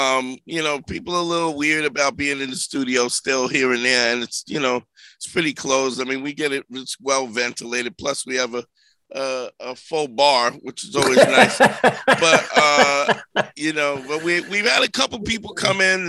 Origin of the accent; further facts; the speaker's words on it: Brooklyn, New York, United States; I mean, I grew up in Brooklyn in the 80s.